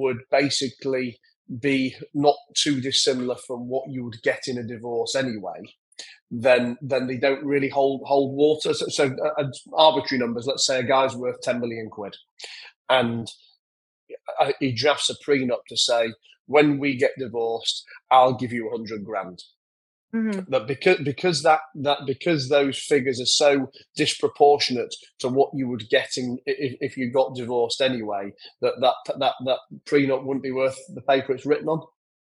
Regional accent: England, United Kingdom; now in United Arab Emirates; I'm English, resident now in the UAE.

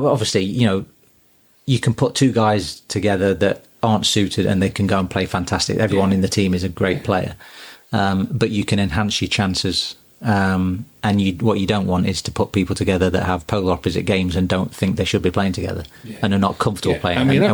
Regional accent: East Midlands, United Kingdom; You know, he's from my hometown. When I was an amateur, I caddied for him when I was 12, and he was the captain of the Notts Boys.

